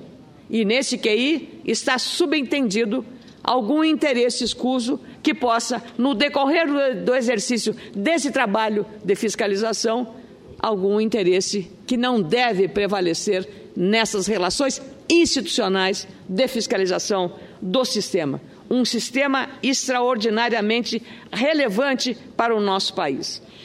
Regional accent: Rio Grande do Sul, Brazil; E eu sou do Rio Grande do Sul

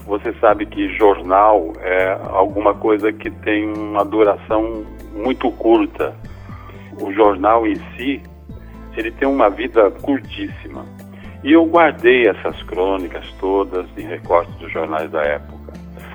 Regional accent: Córrego do Bom Jesus, Minas Gerais, Brazil; lá na minha cidade, em Córrego do Bom Jesus, lá no sul de Minas Gerais, de onde eu sou

